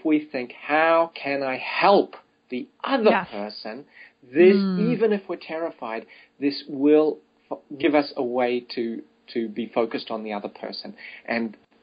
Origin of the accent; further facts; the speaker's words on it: New Zealand; moved away as an adult; I come from New Zealand. I have to travel 3,000 kilometers before I meet a country that does not speak English as a first language.